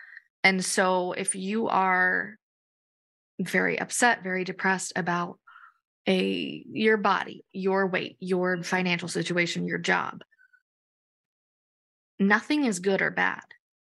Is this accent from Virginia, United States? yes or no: no; Arizona, United States; But, you know, I grew up in Arizona, so yeah, go Cardinals.